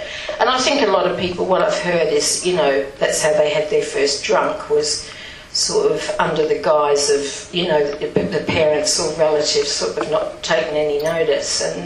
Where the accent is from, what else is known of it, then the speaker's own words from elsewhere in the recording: Chichester, South East England, United Kingdom; also born or lived in Stanmore; But I was born in Middlesex, and in a place called Stanmore. And when I was about four, my family moved to Chichester, a nice little village just outside Chichester, very twee.